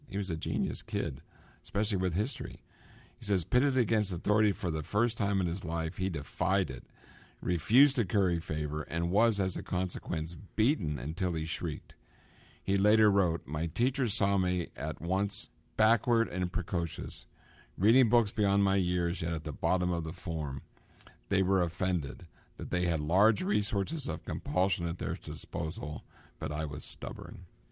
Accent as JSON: {"language": "English", "country": "United States", "said": "Sorry. We're American. We can't say stiff."}